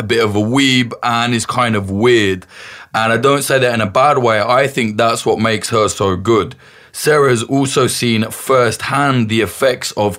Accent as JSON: {"language": "English", "country": "United Kingdom", "said": "You've probably noticed I'm British"}